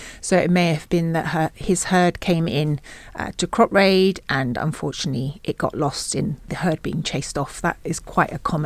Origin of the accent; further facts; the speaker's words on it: United Kingdom; And whilst I'm very British traditionally, I have been exposed to and therefore, I think, influenced by many different cultures.